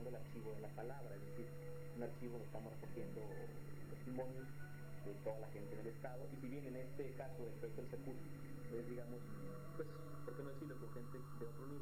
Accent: Chihuahua, Mexico; born there; Yo creo que yo soy mucho más fronterizo que él. Yo cuando menos nací en Chihuahua, ¿no? Más cerca de la frontera que él.

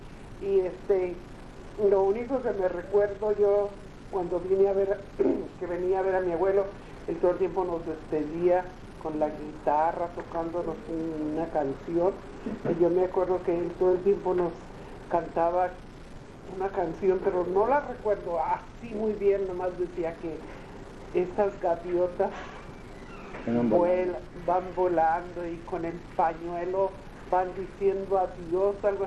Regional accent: Valle de Guadalupe, Baja California, Mexico; also born or lived in Tijuana, Mexico / United States; Yo nací en el Valle de Guadalupe, en el rancho Garrido, un lado del ejido El Porvenir.

